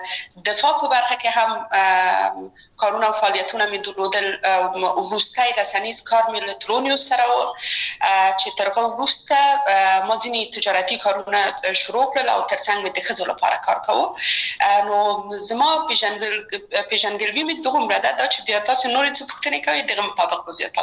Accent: Kabul, Afghanistan; also born or lived in Maidan Wardak; زه اصلا د میدان وردګو ولایت یم او په کابل کې بیا زیږیدلی یم په کابل کې زیږیدلی یم په کابل کې لوی اسوم

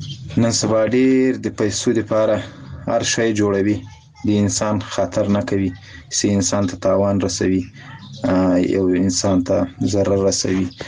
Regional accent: Ghazni, Afghanistan; د غزنی ولایت اوسیدونکی یم.

